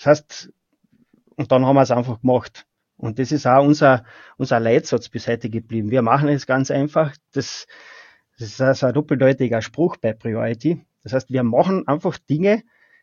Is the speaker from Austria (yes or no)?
yes; Spittal an der Drau, Carinthia, Austria; also so quasi vom Landei, ich komme aus Spital, das ist Land im Gegensatz zu Frankfurt am Main